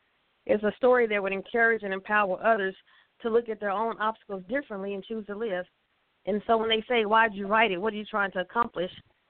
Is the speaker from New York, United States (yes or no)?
no; Arkansas, United States; I was born and raised in Arkansas, and so I came from an entrepreneur family.